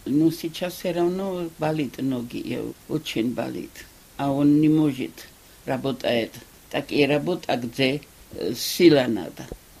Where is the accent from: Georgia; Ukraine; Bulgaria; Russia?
Georgia; Russian is a second language; И здесь сколько русских, сколько осетин, сколько армяне жили, и мы грузины.